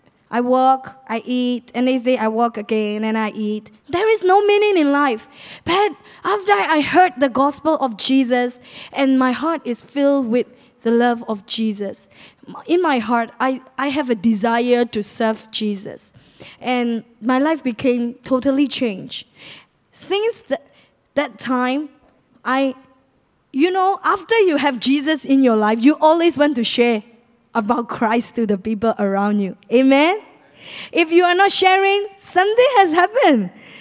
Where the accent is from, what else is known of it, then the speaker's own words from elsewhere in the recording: Myanmar; English is a second language; now in Malaysia; I'm from Myanmar.